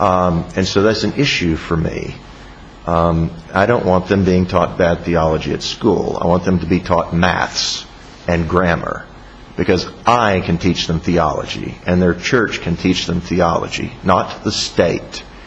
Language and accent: English; Virginia, United States; Sorry, I'm from Virginia. We're very familiar, you know, with the Founding Fathers in Virginia.